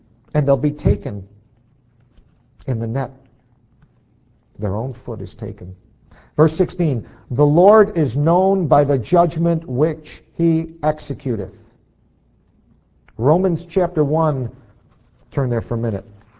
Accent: Poughkeepsie, New York, United States; born there; I was born in 1954 in Poughkeepsie, New York. Never been to Israel.

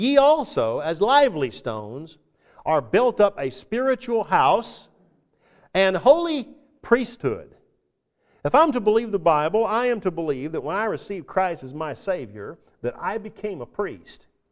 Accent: the South, United States; Now, I grew up in the South where dad was always daddy. I know that's not the case up here

